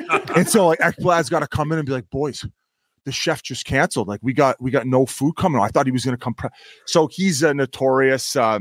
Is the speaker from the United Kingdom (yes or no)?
no; Canada; I'm a Canadian